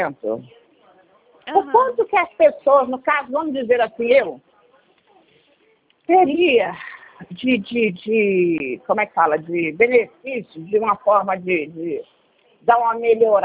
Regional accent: Rio de Janeiro, Brazil; Eu sou do Rio, claro. Então, eu moro na Vila da Penha.

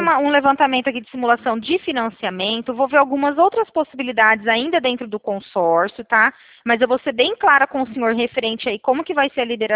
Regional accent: Presidente Prudente, São Paulo, Brazil; Aqui somos do interior de São Paulo, aqui Presidente Prudente

